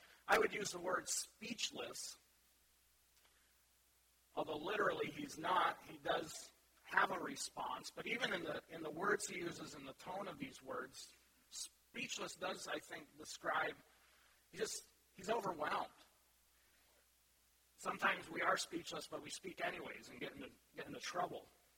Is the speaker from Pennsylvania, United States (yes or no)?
no; Kansas City, Missouri, United States; born there; I was born in Kansas City.